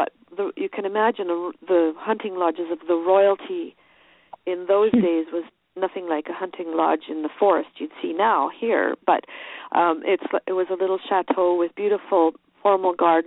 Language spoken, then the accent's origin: English; Canada; moved away as an adult; now in France; As a Canadian, we learn French in school. It's mandatory. And I always loved the language.